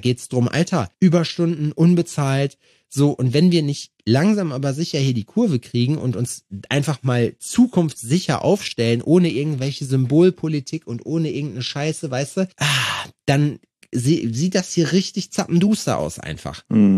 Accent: Schalksmühle, North Rhine-Westphalia, Germany; Auf dem Land, da wo ich herkomme, aus Schalksmühle

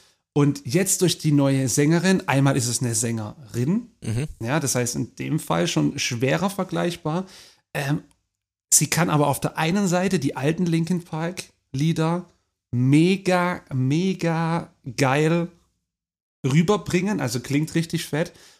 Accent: Baden-Württemberg, Germany; wir sind beide im Heilbronner Landkreis aufgewachsen, du aber in der Stadt und ich eher im Landkreis. Das heißt, ich bin ein Dorfkind, du bist ein Stadtkind.

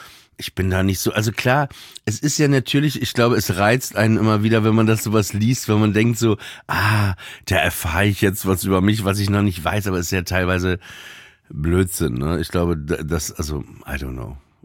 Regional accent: Papenburg, Lower Saxony, Germany; ich komme aus Papenburg im Emsland.

